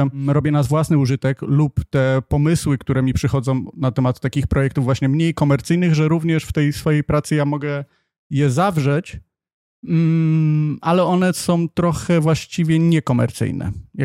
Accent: Kielce, Świętokrzyskie Voivodeship, Poland; now in Warsaw, Poland; ja jestem z Kielc.

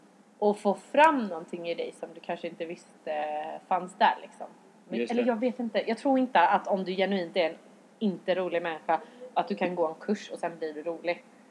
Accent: Jönköping, Jönköping County, Sweden; moved away; also born or lived in England / Skåne; Nej, jag är född i England. Men jag kom till Sverige när jag var typ 4. Och då flyttade jag till Jönköping. Sen flyttade jag till Skåne. Och sen Halmstad.

